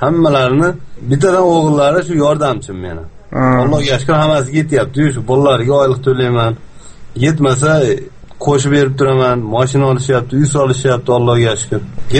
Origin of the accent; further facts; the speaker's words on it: Andijan Region, Uzbekistan; now in Novosibirsk, Russia; Men o'zim Andijondan.